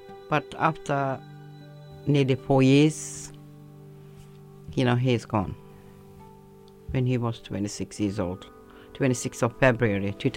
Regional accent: Turkey; English is a second language; And I come from Turkey. 1982

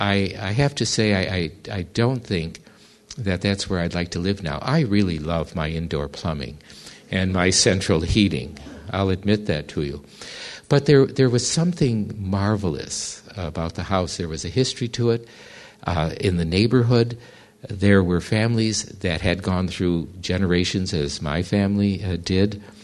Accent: New York, United States; But I have to often tell people when I tell them I'm from New York, I'm from the real New York.

